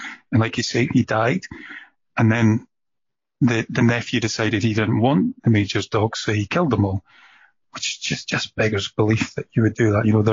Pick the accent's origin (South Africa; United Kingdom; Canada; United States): United Kingdom; Scotland; even though I'm Scottish and the CH is a K.